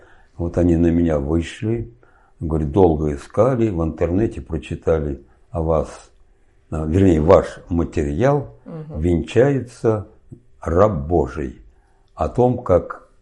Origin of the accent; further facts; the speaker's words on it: Moscow, Russia; born there; Родился я в Москве 18 августа 1939 года.